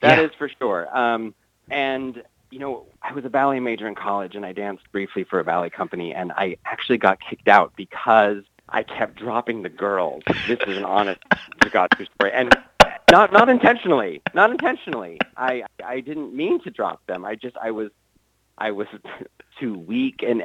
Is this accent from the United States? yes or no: yes; Utah, United States; I am not Mormon. I wasn't raised Mormon. And I think that that's always what people want to hear when I tell them I'm from Utah.